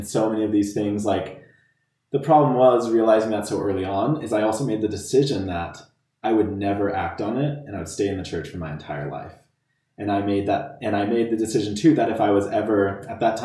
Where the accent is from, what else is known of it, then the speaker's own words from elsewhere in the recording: Bountiful, Utah, United States; So born and raised in Utah.